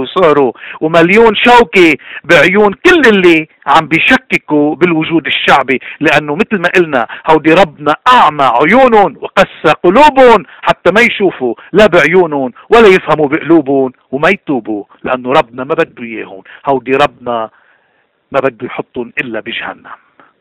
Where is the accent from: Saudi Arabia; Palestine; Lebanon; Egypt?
Lebanon; ونحن كلبنانيين من كل الطوائف والمذاهب نحن إيماننا بلبنان